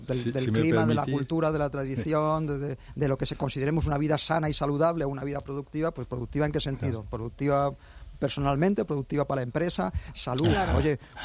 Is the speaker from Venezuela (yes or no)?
no; Seville, Andalusia, Spain; Eso, por ejemplo, me ha pasado a mí, que yo soy de Sevilla